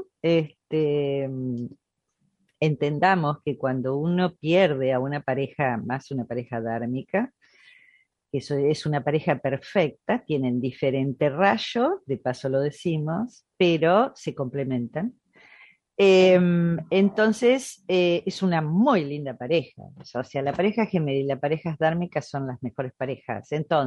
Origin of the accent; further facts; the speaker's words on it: Argentina; Nosotros aparte somos, los argentinos especialmente, somos muy amigueros, somos muy de agarrarnos, de abrazarnos